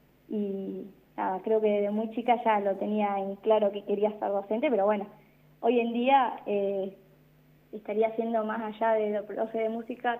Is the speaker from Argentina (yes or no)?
yes; Realicó, La Pampa, Argentina; now in General Pico, Argentina; Yo, en mi caso, soy criada y nacida en Relicó.